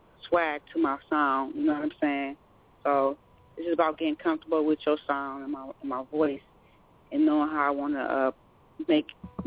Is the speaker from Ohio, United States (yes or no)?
yes; Akron, Ohio, United States; I'm from Akron, Ohio. Because everybody don't know where Akron, what's Akron, you know what I'm saying?